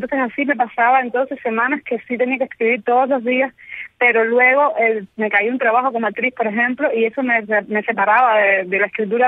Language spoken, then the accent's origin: Spanish; Matanzas, Cuba; born or raised there; also born or lived in Havana